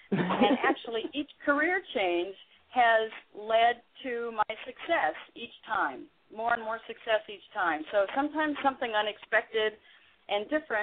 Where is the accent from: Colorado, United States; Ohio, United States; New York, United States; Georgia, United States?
Colorado, United States; Denver; also born or lived in Boulder; I grew up in Colorado, in Denver, and then my family moved to Boulder when I was about to go into the ninth grade.